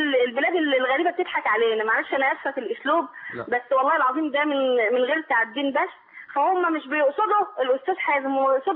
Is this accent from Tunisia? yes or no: no; Baltim, Kafr El Sheikh Governorate, Egypt; انا من بلطيم من كفر الشيخ